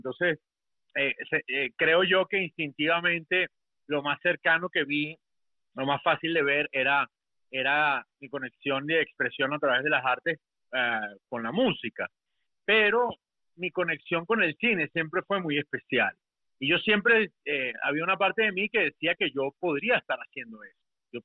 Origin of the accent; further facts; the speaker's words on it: Caracas, Capital District, Venezuela; Yo me crié en Caracas, ahí hice toda mi adolescencia, mis años del colegio, de bachillerato